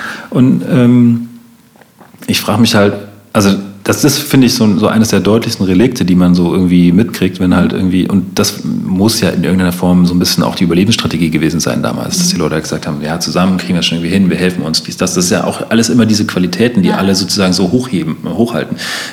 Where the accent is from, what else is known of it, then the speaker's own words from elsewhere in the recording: East Germany, Germany; wir kommen jetzt irgendwie aus dem Osten, wir haben aber den Osten nicht erlebt.